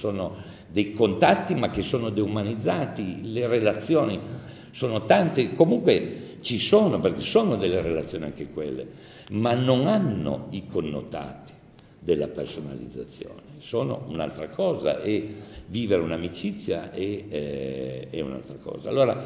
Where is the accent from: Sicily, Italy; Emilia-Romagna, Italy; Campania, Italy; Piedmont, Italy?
Piedmont, Italy; io vengo dal Saluzzese e quindi ho vissuto per molti anni in una casa di campagna